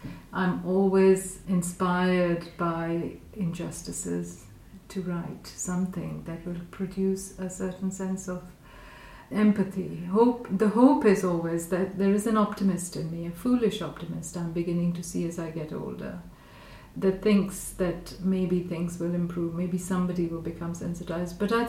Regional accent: Karachi, Sindh, Pakistan; also born or lived in Lahore / Rawalpindi / Bangladesh; I was born in Karachi, but we had quite a peripatetic childhood, with my father being moved around quite a lot. So every 3 years we'd go to different places. And we have lived in Lahore quite a lot, and Rawalpindi, and also what was formerly East Pakistan

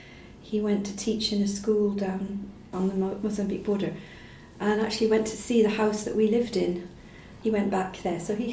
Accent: Scotland, United Kingdom; also born or lived in Tanzania; But yes, I'm proud to be Scottish, and I feel I am Scottish.

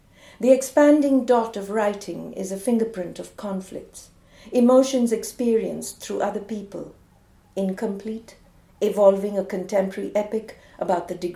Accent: India; also born or lived in Delhi / Chennai; Growing up in India between the dusty northern plains of Delhi and the southern sultry port of Madras, now Chennai, in the 1960s was a sound sensation.

